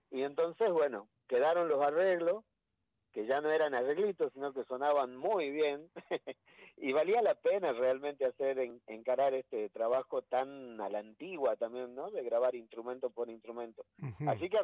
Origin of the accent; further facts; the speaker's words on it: Jujuy, Argentina; moved away; Hace 20 años, cuando yo me fui de Jujuy, escuchar una orquesta de estas dimensiones era imposible, totalmente imposible en mi provincia.